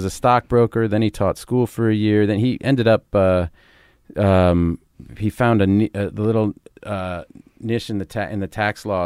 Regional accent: Cambridge, Massachusetts, United States; I grew up in Cambridge

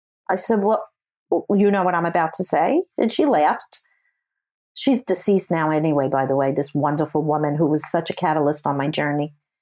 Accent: New York, United States; Now, first of all, I am a New Yorker. I don't trust. I don't fall for anything.

